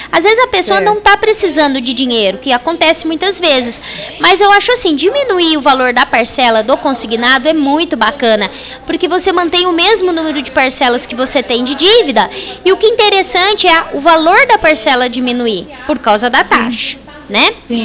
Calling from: Ribeirão Preto, São Paulo, Brazil; Eu falo aqui de Ribeirão Preto, a gente fala aqui da Avenida Presidente Vargas, 1265.

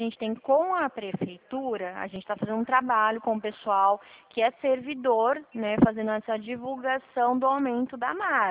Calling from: São Paulo, Brazil; eu sou aqui de São Paulo, tá?

